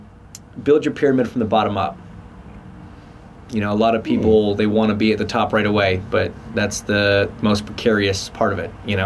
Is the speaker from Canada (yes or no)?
yes; Markham, Ontario, Canada; growing up in Canada was great, man. I love it there. You know, that's home. That will always be home. We grew up in a little suburb in a town called Markham outside the east side of Toronto.